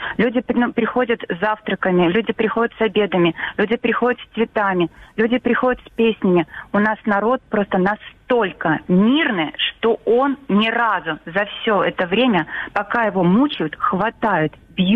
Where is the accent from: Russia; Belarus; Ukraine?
Belarus; мы белорусы действительно очень мирные люди.